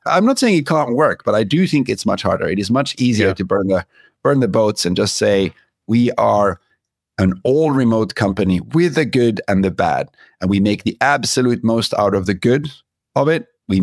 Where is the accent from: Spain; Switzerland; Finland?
Finland; English is a second language; Yeah, so I grew up in the forests of Finland. So about an hour north of Helsinki, in a place where our nearest neighbor would be about a kilometer away. I had six people in my class at school.